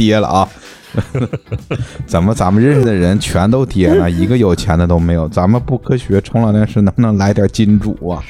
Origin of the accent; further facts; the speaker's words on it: Heilongjiang, China; 身为一个东北人，你们知道吗？就是春节回家你能买到卧铺